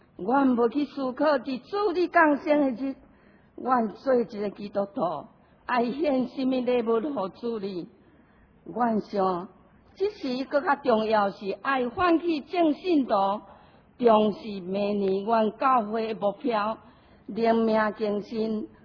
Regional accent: Taiwan; 在这个无公义的环境，我台湾人心真正沉重。

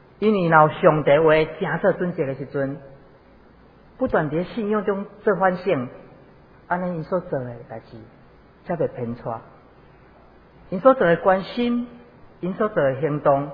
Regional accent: Pingtung County, Taiwan; 因为 我本身是屏东人，所以回来的时候会经过屏东

